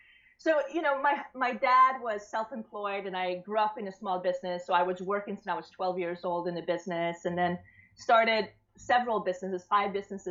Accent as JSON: {"language": "English", "country": "Sweden", "tie": "born or raised there", "also_born_or_lived": "Switzerland", "said": "And again, I grew up in Europe in between Sweden and Switzerland."}